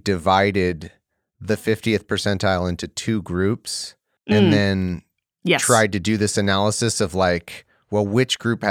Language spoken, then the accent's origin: English; California, United States; As a Californian, it does skew my view of things because the rent here is like $100,000 a year.